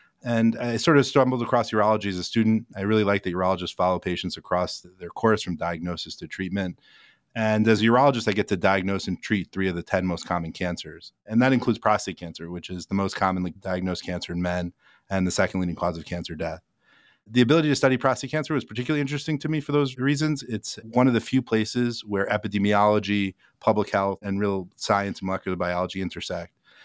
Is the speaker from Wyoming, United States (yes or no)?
no; Cleveland, Ohio, United States; So I grew up in Cleveland, actually a few houses from where I live now